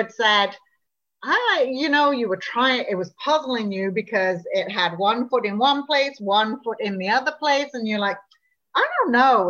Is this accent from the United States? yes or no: no; England, United Kingdom; now in Prince Edward Island, Canada; Now, I'm not from PEI. I'm from England originally.